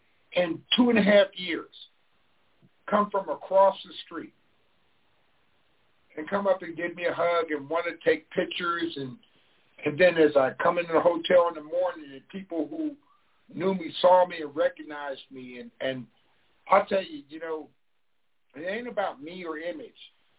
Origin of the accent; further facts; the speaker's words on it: Harrisburg, Pennsylvania, United States; moved away as an adult; also born or lived in Waco, Texas; I grew up in Harrisburg, Pennsylvania, and that's home for me. But at 18, I left Harrisburg. But I spent 27, 28 years in Waco.